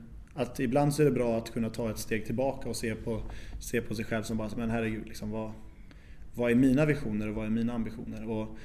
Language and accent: Swedish; Nacka, Stockholm County, Sweden; Jag född och uppvuxen i Nacka och alltså utanför Stockholm precis då.